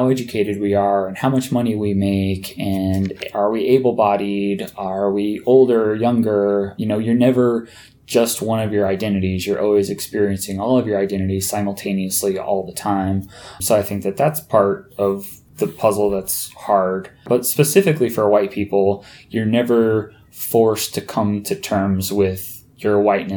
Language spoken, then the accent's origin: English; United States; I mean, all I know is my own experience growing up in the States.